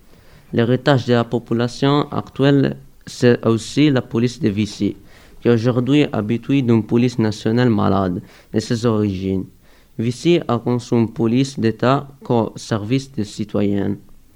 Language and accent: French; Italy; j'ai 16 ans et je viens d'Italie.